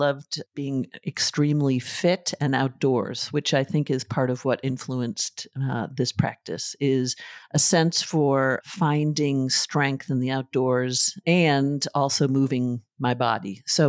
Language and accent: English; Hartford, Connecticut, United States; born there; I was born in 1962 in February, right before Valentine's Day in Hartford, Connecticut … two striking, tall, academic, adventurous parents.